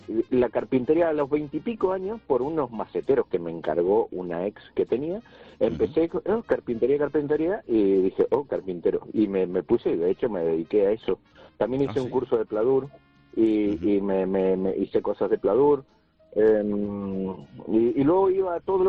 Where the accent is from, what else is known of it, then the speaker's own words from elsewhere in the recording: Argentina; now in Murcia, Spain; ya en Murcia, en España. Yo soy de Argentina. Ajá. Pero bueno, llevo 20 y pico años.